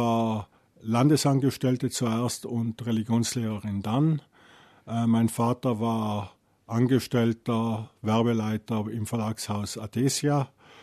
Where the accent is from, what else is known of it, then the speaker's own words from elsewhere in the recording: Trentino-Alto Adige, Italy; ich bin 54 Jahre alt, ich komme aus Südtirol